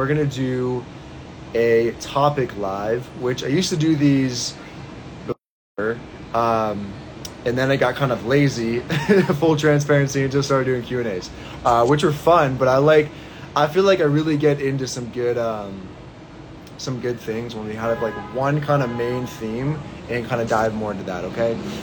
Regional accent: Pittsburgh, Pennsylvania, United States; I'm from Pittsburgh.

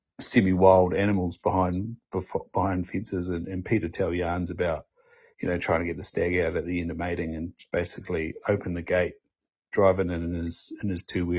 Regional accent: Southland, New Zealand; growing up in Southland, obviously there's a shit ton of deer farms down there

